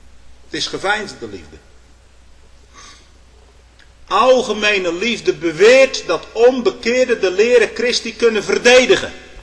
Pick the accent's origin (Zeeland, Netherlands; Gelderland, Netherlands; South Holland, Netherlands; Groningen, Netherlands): South Holland, Netherlands; Stolwijk; Ja, ik kom uit Stolwijk.